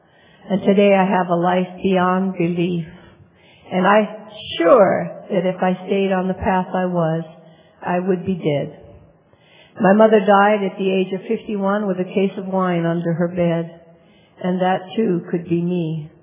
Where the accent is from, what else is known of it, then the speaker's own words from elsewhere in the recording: Hawaii, United States; I'm an alcoholic. And I'm a local kiddo, born and raised in Hawaii.